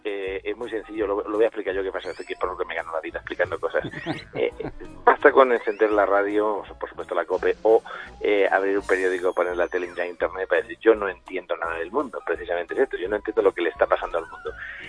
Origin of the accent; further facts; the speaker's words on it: Melilla, Spain; born there; also born or lived in Albacete; yo nací en Melilla, que era Málaga de entonces, en la provincia de Málaga